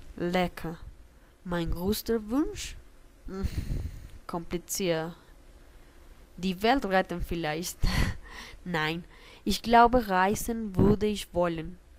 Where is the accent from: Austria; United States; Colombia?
Colombia; Bogotá; first language Spanish; German is a second language; now in Germany; Ich bin 21 Jahre alt. Ich bin aus Bogota, die Hauptstadt von Kolumbien. Meine Muttersprache ist Spanisch